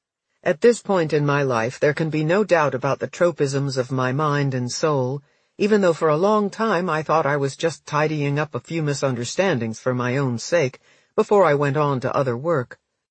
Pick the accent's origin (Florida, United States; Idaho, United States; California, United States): Idaho, United States; born there; now in Iowa, United States; I am in my 70s, I was born in Idaho, I live in Iowa, I teach in a public university, and I am a self-professed Calvinist. Ah, well, I will only grow older, I am happy in Iowa, my religion is my religion.